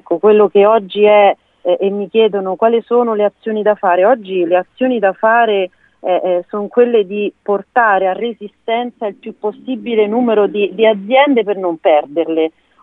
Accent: Latina, Lazio, Italy; born there; Io sono nata a Latina e è una terra che amo in una maniera incredibile

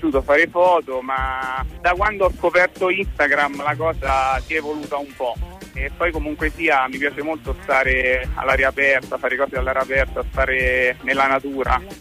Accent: Fondi, Lazio, Italy; Io sono di Fondi.

